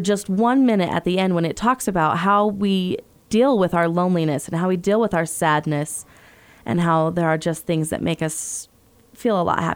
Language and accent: English; Utah, United States; also born or lived in Blanding, Utah; Yeah, so I'm actually from Utah County. My husband and I both grew up there. And then for the past 10 years, I've been teaching in Blanding at San Juan High School.